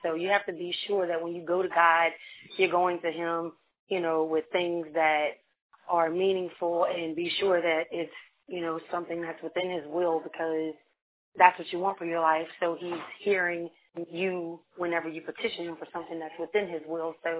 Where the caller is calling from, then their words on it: Hamlin, Louisiana, United States; I'm calling from Hamlin, Louisiana.